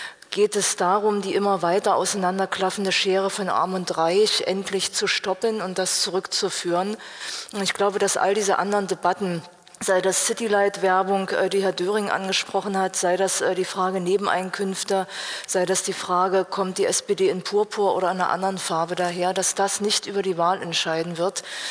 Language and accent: German; Dessau, Saxony-Anhalt, Germany; wenn ich in meiner Heimat in Dessau unterwegs bin